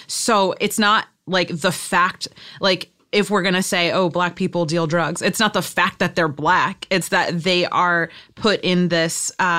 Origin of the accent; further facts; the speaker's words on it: Baltimore, Maryland, United States; I'm actually from Baltimore.